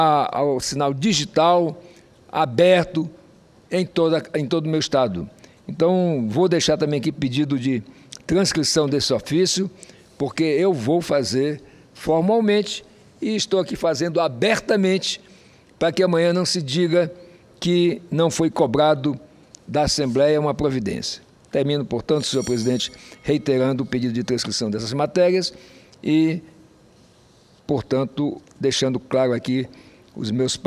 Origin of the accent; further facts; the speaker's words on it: Roraima, Brazil; born there; como roraimense, como uma pessoa que nasceu em Roraima